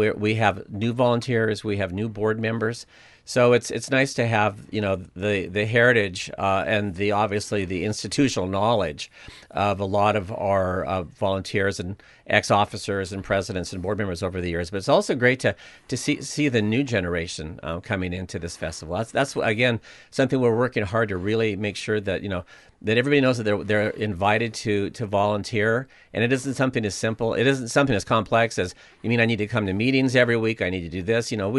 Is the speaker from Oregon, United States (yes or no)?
yes; Astoria, Oregon, United States; But you know, love it growing up here, my hometown. My mother and father … were both born and raised here. My mother also, like I said, my dad was obviously third generation. But my grandfather had a hardware store in downtown Astoria called Astoria Hardware.